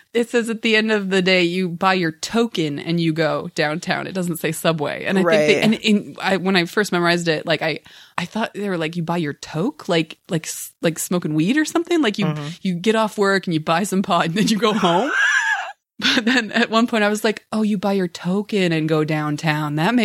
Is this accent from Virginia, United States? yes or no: no; Federal Way, Washington, United States; now in Tacoma, United States; now I live in Tacoma, but Federal Way will always be my hometown.